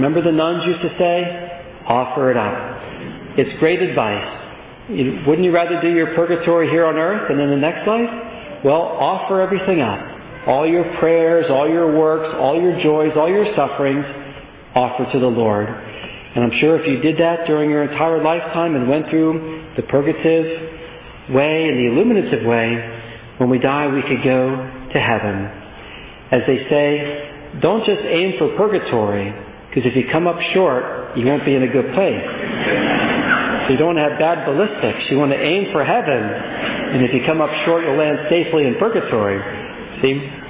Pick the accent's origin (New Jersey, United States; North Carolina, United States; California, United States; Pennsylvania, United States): Pennsylvania, United States; Philadelphia; Growing up as a kid up in Philadelphia, I'm born and raised in Philly